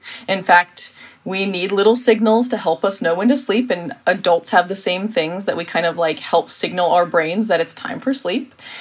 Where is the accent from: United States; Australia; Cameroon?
United States; So I laugh at the American version because, and I'm American